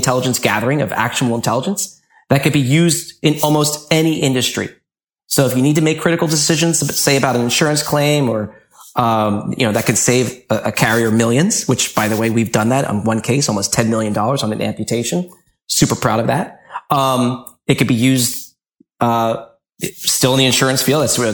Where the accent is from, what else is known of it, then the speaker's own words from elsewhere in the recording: Philadelphia, Pennsylvania, United States; I mean, I'm from Frankfurt, but I moved out to the burbs, but I still have Philly in me.